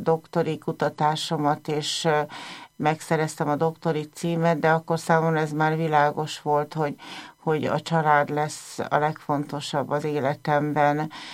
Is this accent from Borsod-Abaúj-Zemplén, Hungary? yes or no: no; Budapest, Hungary; Én Bekerlén nőttem föl, tehát Budapest 19. kerületének ebben a semmihez nem hasonlíthatóan gyönyörű kertvárosában. Gyerekként is itt nőttem föl, itt is maradtam, itt is szeretnék maradni életem végéig.